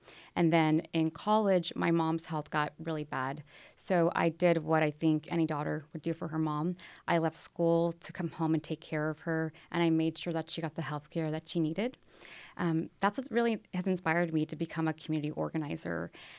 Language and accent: English; San Antonio, Texas, United States; So I grew up in House District 118 and on the south side of San Antonio.